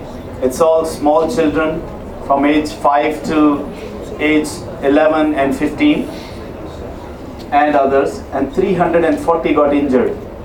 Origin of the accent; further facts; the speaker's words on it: Pakistan; I hope you understand that I'm from Pakistan.